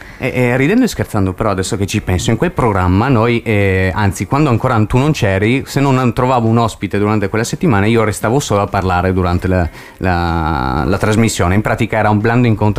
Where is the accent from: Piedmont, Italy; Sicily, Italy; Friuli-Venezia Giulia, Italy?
Friuli-Venezia Giulia, Italy; Trieste; also born or lived in Gemona; io invece nato a Gemona e nato sempre, cioè vissuto sempre a Trieste.